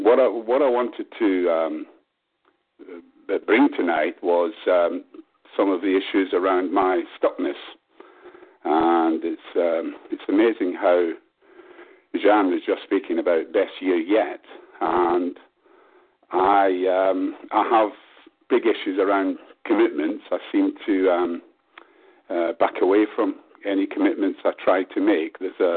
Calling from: Manchester, North West England, United Kingdom; I'm telephoning you from Manchester in England.

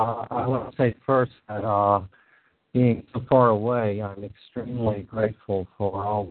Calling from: China; I'm calling in from China.

